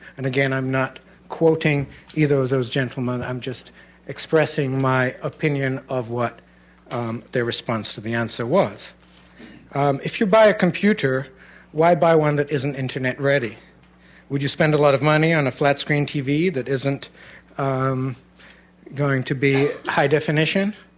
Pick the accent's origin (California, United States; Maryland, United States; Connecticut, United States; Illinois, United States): California, United States; Los Osos; I'm from Los Osos